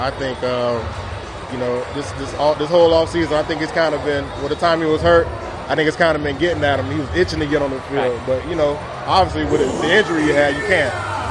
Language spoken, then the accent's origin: English; Tampa, Florida, United States; I'm doing July 15th in my hometown of Tampa.